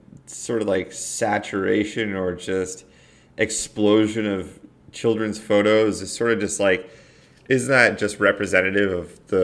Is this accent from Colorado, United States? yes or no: yes; Colorado, United States; especially growing up in Colorado, I always heard about going green